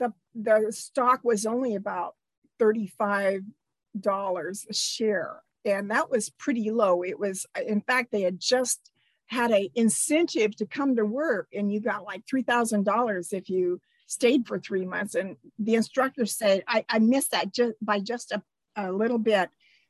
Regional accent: Washington, United States; That was in Eastern Washington. When we moved to the farm, and when I was 8 and a half, I guess, and we chopped out the sagebrush and planted alfalfa and irrigated and grew our own little family orchard.

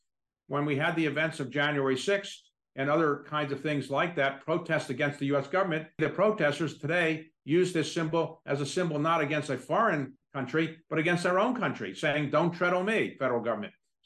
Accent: Baltimore, Maryland, United States; When Babe Ruth, from my hometown of Baltimore, was a star pitcher

